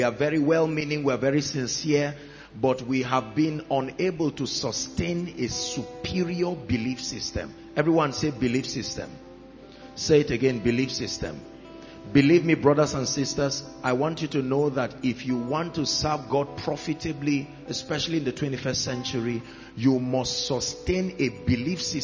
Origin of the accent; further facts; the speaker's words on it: Plateau, Nigeria; I come from Plateau State, for instance